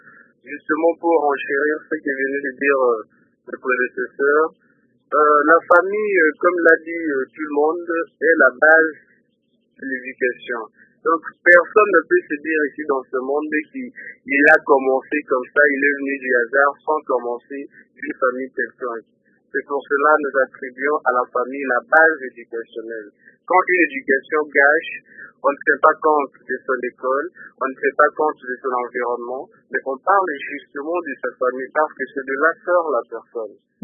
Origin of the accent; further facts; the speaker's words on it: Lodja, Sankuru, DR Congo; Avant, c'était ici chez nous à l'Odja, il y a un parent qui a été brûlé.